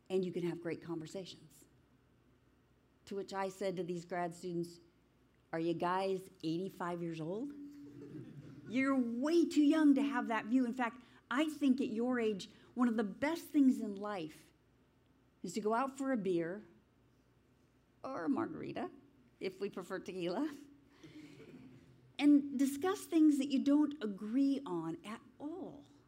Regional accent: Los Angeles, California, United States; also born or lived in Chicago, United States; I'm from Los Angeles, so I don't count it by years

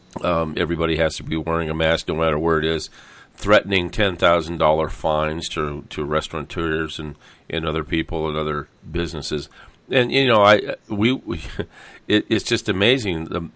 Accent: Orange County, California, United States; you know, we grew up in Orange County. We've known it since it was Orange Groves, and it's certainly a different place today.

